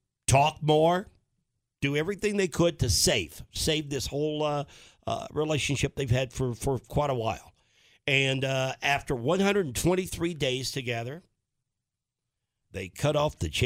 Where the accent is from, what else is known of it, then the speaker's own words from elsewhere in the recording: the South, United States; I wasn't sold on it. I'm from the South, okay? So everything had to be deep fried for me.